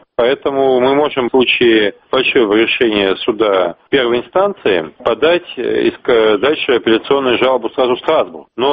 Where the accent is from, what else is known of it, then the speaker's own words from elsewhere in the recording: Astrakhan, Astrakhan Oblast, Russia; Мой родной город это сколыхнуло